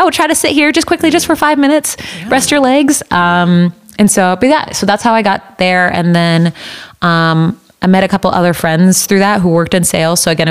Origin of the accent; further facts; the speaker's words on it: Indiana, United States; also born or lived in Chicago; so I was born and raised in Indiana, went to school in Chicago, and like how I got.